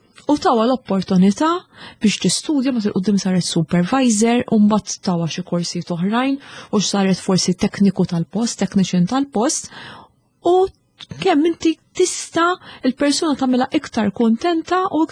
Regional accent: Fgura, South Eastern Region, Malta; jena trabbejt il-fgura wara ħalġdid fil-fatt

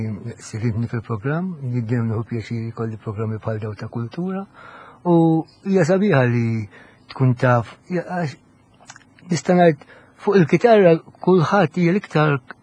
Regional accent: Ħamrun, Southern Harbour, Malta; now in Santa Venera, Malta; mill-Ħamrun.

